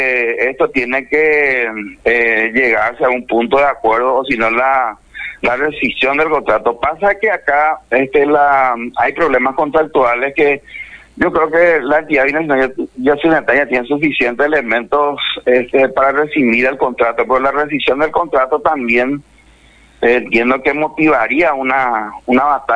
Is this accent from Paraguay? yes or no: yes; Paraguay; porque en esta obra todos estamos esperanzados como paraguayos, ¿verdad?